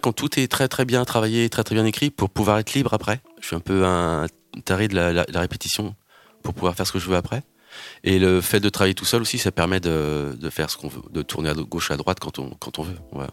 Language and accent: French; Sare, Nouvelle-Aquitaine, France; moi, j'avais un petit endroit chez moi à Sarre, au Pays Basque.